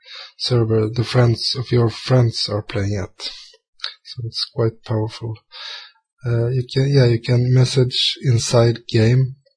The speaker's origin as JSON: {"language": "English", "country": "Sweden", "second_language": "English", "said": "Well, personally or privately, I'm from Sweden, and I'm a civil engineer"}